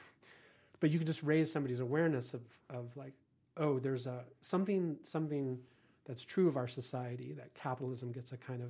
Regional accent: Nampa, Idaho, United States; so I have this tricky little dance with people where I grew up in Nampa, you know, so I have this connection to Idaho

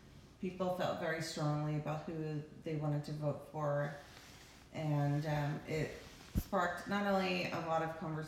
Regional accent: Lafayette Hill, Pennsylvania, United States; I grew up outside of Philadelphia in Lafayette Hill, Pennsylvania. My childhood was amazing.

